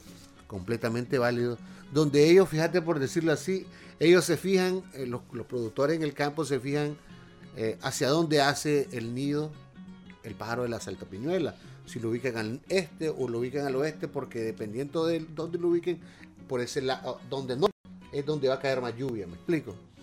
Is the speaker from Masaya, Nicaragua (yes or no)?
yes; Masatepe, Masaya, Nicaragua; Yo soy de Mazatepe, del municipio de Mazatepe.